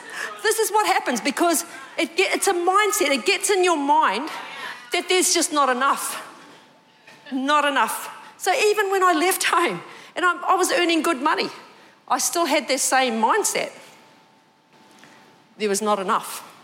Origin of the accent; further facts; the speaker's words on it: New Zealand; I grew up in New Zealand, and at the time when I was growing up, we didn't have a lot of money.